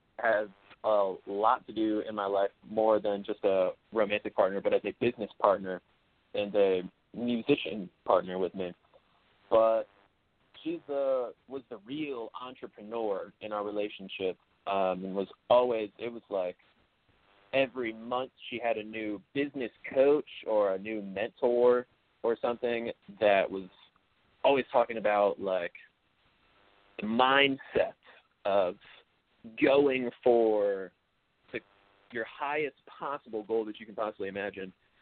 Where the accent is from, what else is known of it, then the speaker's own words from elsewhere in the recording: Ellicott City, Maryland, United States; moved away as an adult; now in Las Vegas, United States; and I am a saxophone player from Ellicott City, Maryland. So I was born and raised in Maryland my whole life, right outside of Baltimore.